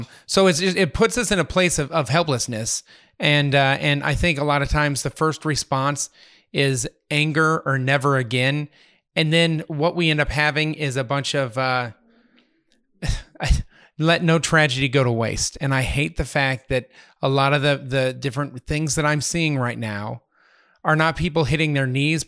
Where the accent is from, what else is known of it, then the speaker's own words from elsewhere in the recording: Littleton, Colorado, United States; For those of you who don't know my story, I grew up in Littleton, Colorado.